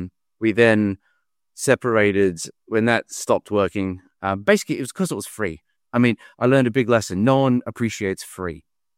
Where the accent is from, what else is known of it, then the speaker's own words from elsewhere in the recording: Perth, Western Australia, Australia; now in Newcastle upon Tyne, United Kingdom; So I'm from Perth in Western Australia originally.